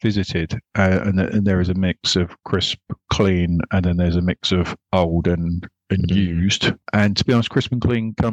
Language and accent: English; Braintree, East of England, United Kingdom; I'm from Braintree